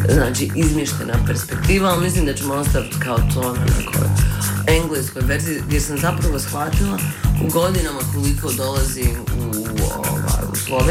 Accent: Sarajevo, Federation of Bosnia and Herzegovina, Bosnia & Herzegovina; rodom sam iz Sarajeva, gdje i trenutno živim. Zapravo živim između New Orleans i Sarajeva i Zagreba. Nosim hrvatski pasoš, sticajem okolnosti.

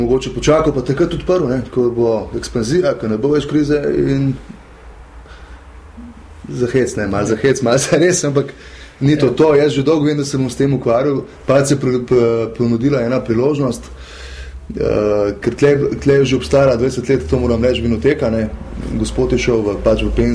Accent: Ljubljana, Central Slovenia, Slovenia; Sem šel kot Ljubljančan v vse regije Slovenije

